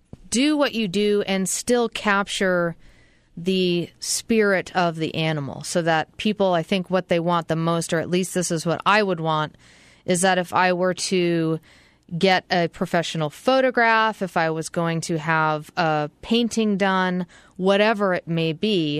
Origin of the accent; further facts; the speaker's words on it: Massachusetts, United States; I'm from Massachusetts, so let's just get that out of the way.